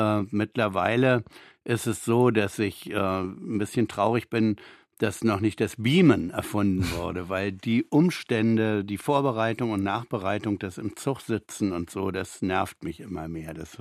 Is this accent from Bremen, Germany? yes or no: no; West Berlin, Berlin, Germany; gerne über meine Kindheit und Jugend in West-Berlin, aber in einer ganz anderen Form schreiben